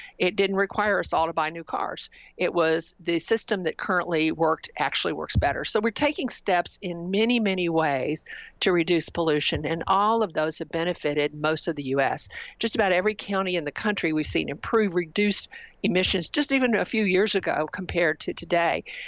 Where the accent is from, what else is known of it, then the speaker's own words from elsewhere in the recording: Tennessee, United States; three cities in my home state of Tennessee were on the 25 most polluted list.